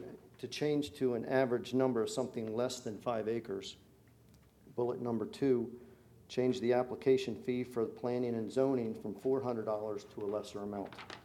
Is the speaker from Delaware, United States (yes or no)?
yes; Dagsboro, Delaware, United States; from Dagsboro, Delaware.